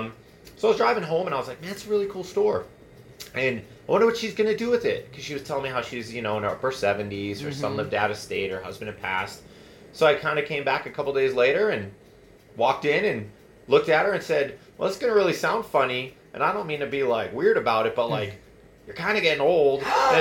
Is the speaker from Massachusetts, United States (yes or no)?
yes; Massachusetts, United States; I was like, Nancy, I used to live in Plymouth. Like, I grew up in Massachusetts and used to live in Plymouth.